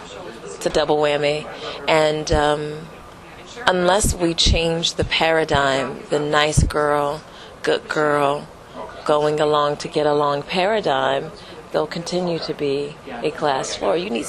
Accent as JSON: {"language": "English", "town": "Youngstown", "region": "Ohio", "country": "United States", "said": "I'm from Youngstown."}